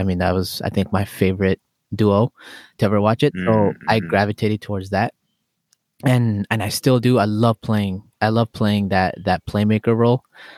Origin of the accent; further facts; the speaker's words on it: Fiji; So I was born in Fiji, played soccer since I was 5.